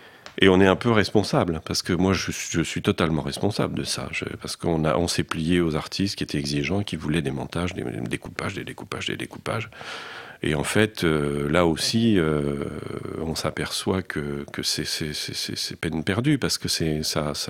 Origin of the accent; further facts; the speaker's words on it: Épernay, Grand Est, France; j'allais dans ma ville natale, Épernay, chez le disquaire